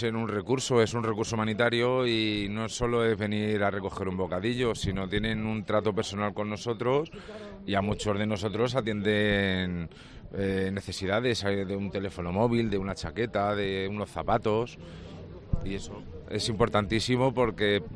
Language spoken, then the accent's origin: Spanish; Spain; mi grupo, somos todos españoles